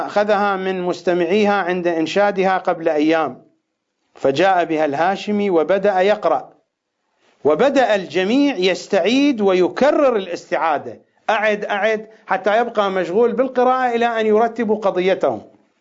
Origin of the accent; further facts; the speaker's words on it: Iraq; accent: Iraqi; في اللهجة العراقية الخشم يعني الأنف